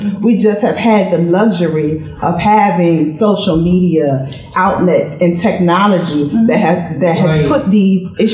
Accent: Richmond, Virginia, United States; I'm from Richmond. I live in Richmond.

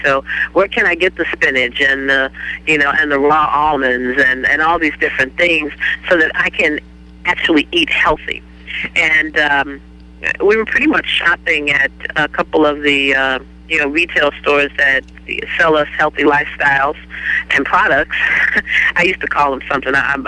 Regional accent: United States; And as an American, I felt that I should have a choice as to what I wanted to put on my table.

